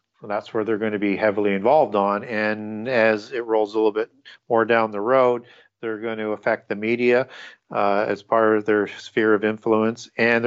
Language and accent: English; Canada; And I'm from Canada, and on CBC television, they would have them a few times showing him going into a Club of Rome meeting.